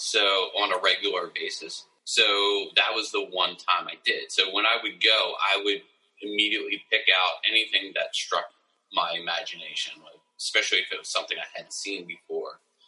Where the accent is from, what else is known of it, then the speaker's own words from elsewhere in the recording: Warminster, Pennsylvania, United States; I grew up in the Warminster area.